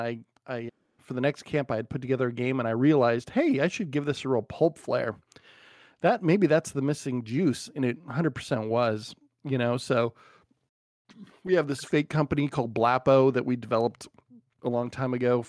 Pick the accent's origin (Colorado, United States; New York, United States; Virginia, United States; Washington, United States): Washington, United States; Spokane; I grew up in Spokane, Washington, so I didn't really know of anyone that had ever worked in the industry